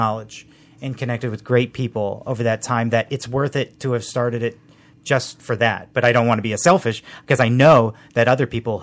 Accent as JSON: {"language": "English", "region": "Indiana", "country": "United States", "said": "Well, I'm from Indiana. I'm a Hoosier boy."}